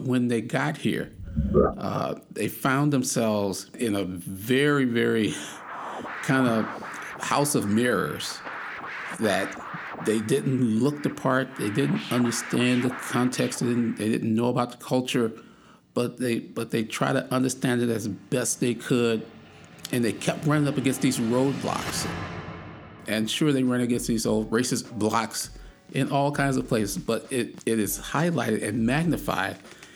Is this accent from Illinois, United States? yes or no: yes; Chicago, Illinois, United States; It's different because when I was growing up in Chicago, when Martin Luther King was killed in 1968, my city of Chicago went up in flames.